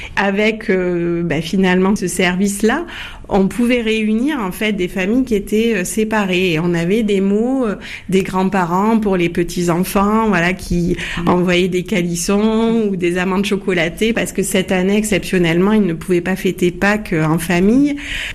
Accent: Manosque, Provence-Alpes-Côte d'Azur, France; born there; accent: Provençal; Ah ben moi je suis née à Manosque en Haute-Provence

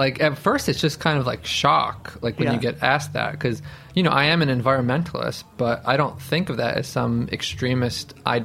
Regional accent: Niagara Falls, New York, United States; I grew up in Niagara Falls, New York, just about 4 miles away from the ghost town of Love Canal

